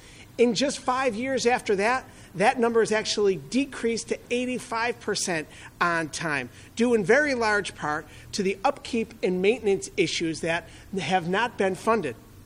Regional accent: Ireland; You know, I'm Irish.

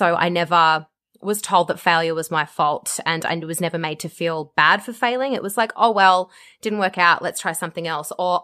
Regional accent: Australia; as an Australian, I sit there going, you can't just say those things about yourself.

